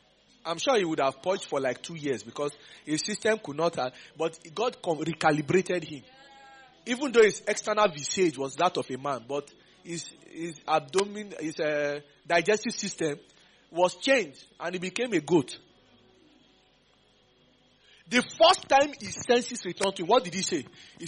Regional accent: Ife, Osun, Nigeria; The day they gave birth to me, there was no light in Ife. I was born in Ife. There was no light.

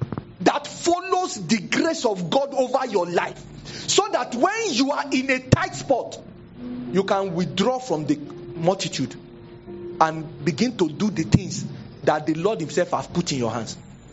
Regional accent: Nigeria; I am not your president and I'm not elected. I'm just a Nigerian.

